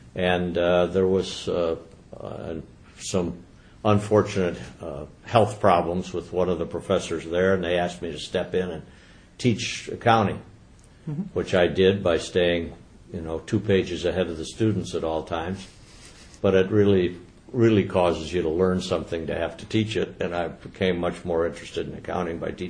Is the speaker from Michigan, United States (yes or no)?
yes; Battle Creek, Michigan, United States; I was born in Battle Creek, Michigan, and lived there virtually all my life, except for 3 years during the war and World War II.